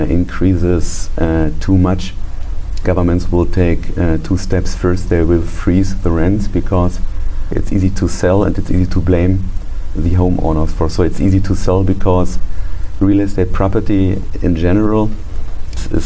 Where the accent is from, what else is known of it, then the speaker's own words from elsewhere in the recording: Berlin, Germany; I'm from Germany. I was born in Berlin, and I raised up in West Berlin, so it was in the free part of Berlin.